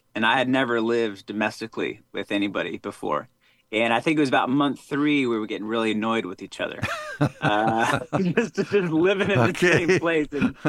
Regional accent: Silver Spring, Maryland, United States; I'm from Silver Spring, Maryland, originally. I went to university out in Bloomington, Indiana.

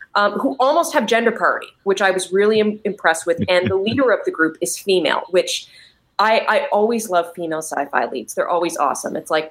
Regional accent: Canada; I'm Canadian, so I'm fascinated by you guys' Black Friday. Like, we watch it as entertainment up here.

